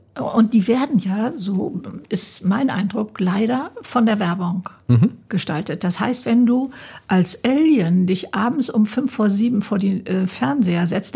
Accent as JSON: {"language": "German", "region": "Hamburg", "country": "Germany", "said": "als Hamburger"}